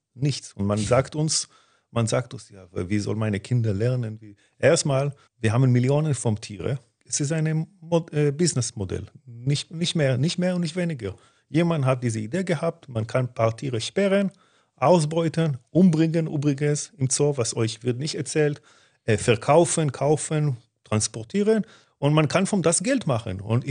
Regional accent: Israel; und ich auch als Israeli

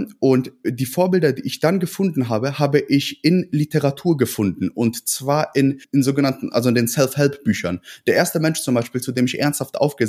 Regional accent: Ratingen, North Rhine-Westphalia, Germany; ich bin auch im Plattenbau groß geworden, in Ratingen-West 40880.

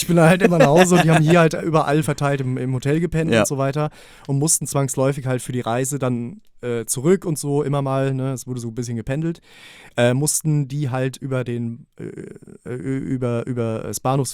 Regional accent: Offenbach, Hesse, Germany; allein schon Offenbach, weil ich gesagt habe, ich komme aus Offenbach, ne?

